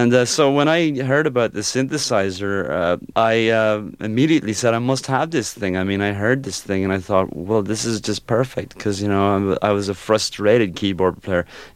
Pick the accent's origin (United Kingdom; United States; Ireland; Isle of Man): Ireland; I mean, growing up in Ireland, in a place where there's not a sky in the clouds instead of a cloud in the sky.